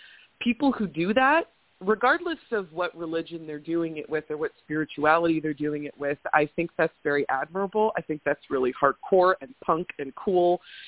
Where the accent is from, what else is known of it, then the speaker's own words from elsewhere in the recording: West Coast, United States; I mean, we grew up on the West Coast, right